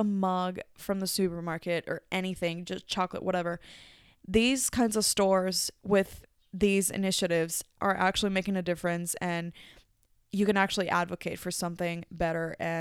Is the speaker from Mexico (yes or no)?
yes; Mexico; my home country, Mexico.